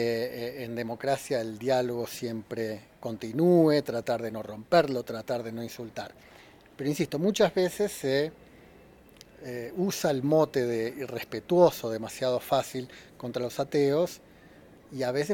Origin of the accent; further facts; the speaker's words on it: Argentina; Es el caso, por ejemplo, en mi país, en la Argentina.